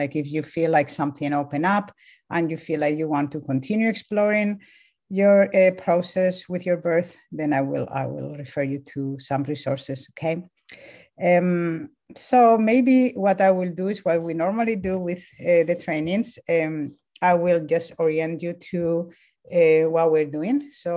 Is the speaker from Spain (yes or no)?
yes; Spain; English is a second language; now in United States; If you pick up an accent, I am from Spain originally. I live in California, and I have been here for 20 years